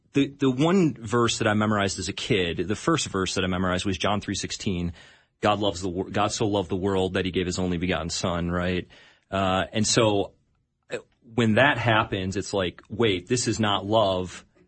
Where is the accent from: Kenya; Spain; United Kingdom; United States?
United States; Illinois; Well, I'm not from Minnesota. I'm from just outside Chicago.